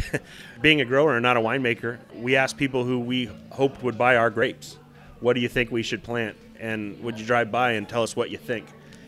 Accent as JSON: {"language": "English", "town": "Long Beach", "region": "California", "country": "United States", "tie": "born or raised there", "said": "I grew up in Long Beach"}